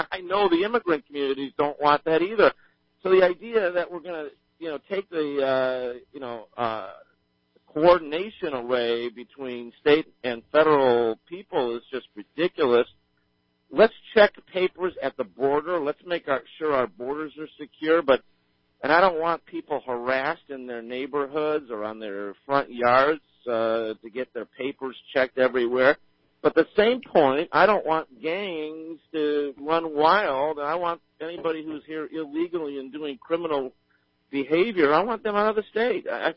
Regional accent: San Diego, California, United States; But I'm from San Diego. It's a coastal desert.

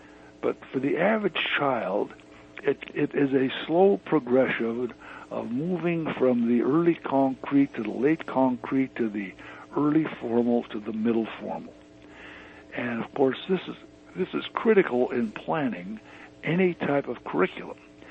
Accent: Butte, Montana, United States; Really, Butte, Montana is my hometown.

